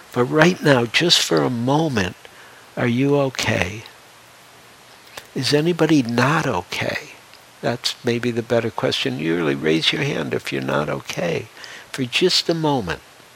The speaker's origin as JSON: {"language": "English", "town": "Detroit", "region": "Michigan", "country": "United States", "tie": "born or raised there", "said": "and I grew up in Detroit, and I grew up, one would go downtown during Christmas time at the Fox Theater, would be the Motown Review."}